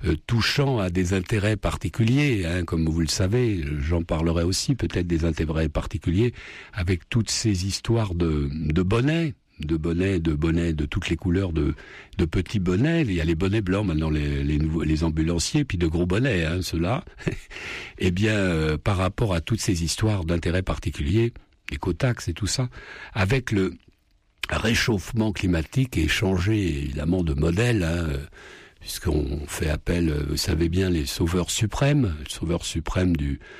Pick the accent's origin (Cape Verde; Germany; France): France; donc on est français